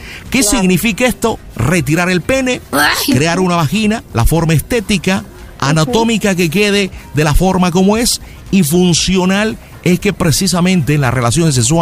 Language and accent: Spanish; Miami, Florida, United States; also born or lived in Havana; Yo soy nacido en La Habana